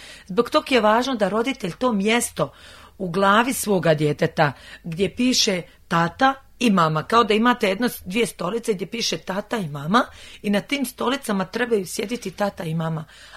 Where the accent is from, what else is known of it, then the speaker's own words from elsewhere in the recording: Bosnia & Herzegovina; Ma ja znam da sam Bosanka, ja se osjećam kao Bosanka.